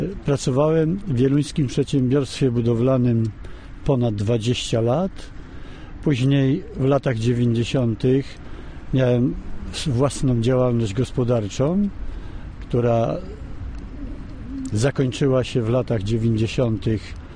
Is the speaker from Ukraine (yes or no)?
no; Turów, Łódź Voivodeship, Poland; Jestem z Turowa, z okręgu numer 3, tak zwanego wiejskiego.